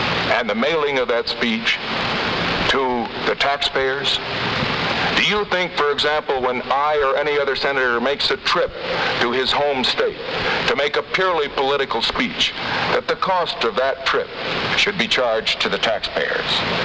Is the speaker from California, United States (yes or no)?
yes; California, United States; The only way that I could do that was to accept the aid which people in my home state of California who contributed to my campaign